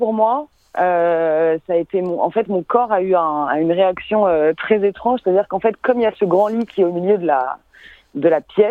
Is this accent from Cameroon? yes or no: no; Paris, Île-de-France, France; moved away as an adult; now in Sydney, Australia; moi, je viens de Paris à la base, mais ça fait 4 ans maintenant que je vis à Sydney. Je me suis installée là-bas en 2016. J'ai rejoint mon partenaire qui, lui, est australien.